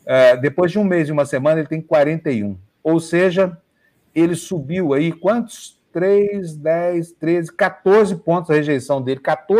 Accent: Cerrado, Brazil; Acho que é porque eu sou do Cerrado

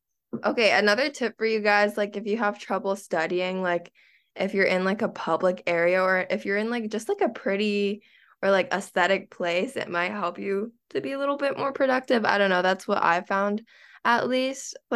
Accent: San Diego, California, United States; the difference between, like, the Bay Area and, like, a SoCal area, because I'm from San Diego.

